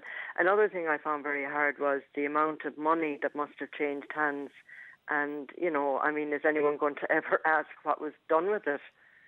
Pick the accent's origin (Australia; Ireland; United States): Ireland; Tipperary; born there; I was born in Shanross Abbey on November the 13th, 1955. And I was there for about a month, I think, with my mother.